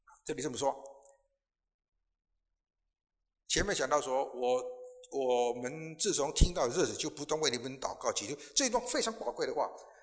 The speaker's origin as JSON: {"language": "Chinese", "country": "China", "said": "人们对我们中国人对这个对得起这句话呢，这句话呢很敏感也很清楚啊"}